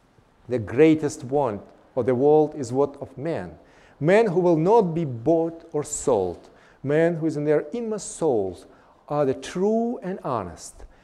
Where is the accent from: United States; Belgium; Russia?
Russia; southern Russia; My dear friends, I grew up in Russia, in the south of Russia